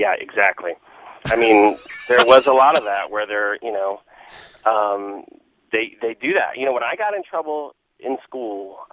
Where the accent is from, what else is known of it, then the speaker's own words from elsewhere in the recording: Austin, Texas, United States; Yes, sir. I'm from Austin, still live here, thank goodness.